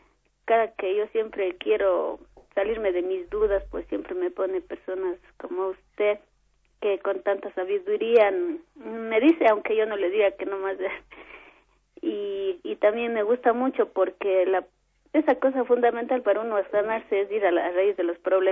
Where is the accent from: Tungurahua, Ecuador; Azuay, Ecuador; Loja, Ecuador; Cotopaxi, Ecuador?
Azuay, Ecuador; Cuenca; Sí, buenos días … desde Cuenca.